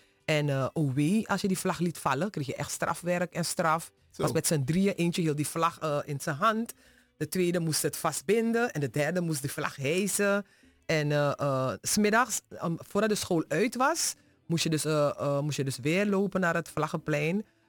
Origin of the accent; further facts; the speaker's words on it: Suriname; now in Netherlands; we hebben familie daar, sommige van ons hebben bezittingen daar, we hebben een band met het land, we zijn Surinamers in diaspora.